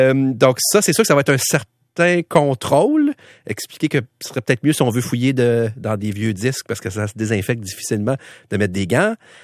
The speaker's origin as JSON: {"language": "French", "town": "Quebec City", "region": "Quebec", "country": "Canada", "said": "parce que moi, je viens de Québec, c'est entre Québec et Montréal et tout."}